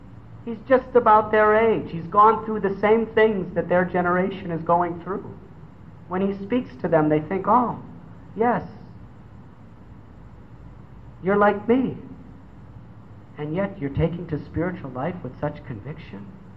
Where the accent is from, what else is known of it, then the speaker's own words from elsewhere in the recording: United States; When I was growing up in America, in my teens, there was a mantra.